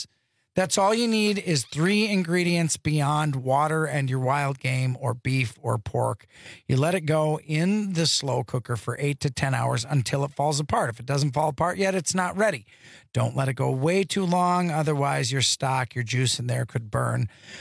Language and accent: English; Wisconsin, United States; I'm from Wisconsin.